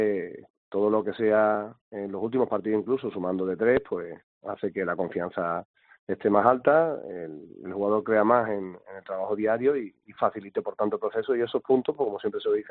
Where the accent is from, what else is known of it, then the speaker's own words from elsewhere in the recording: Almendralejo, Extremadura, Spain; La suerte que tengo es que no vivo allí. Soy de Almendralejo.